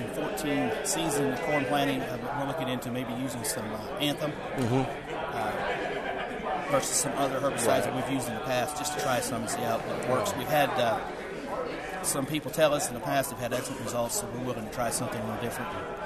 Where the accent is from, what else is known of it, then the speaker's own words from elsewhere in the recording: Poseyville, Indiana, United States; I am from Poseyville, Indiana. I farm with my brother Alan.